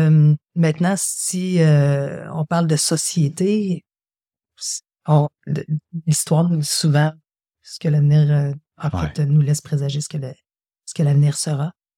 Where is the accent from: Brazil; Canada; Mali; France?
Canada; Quebec; nous, on est des Canadiens, puis on est des Québécois et des Canadiens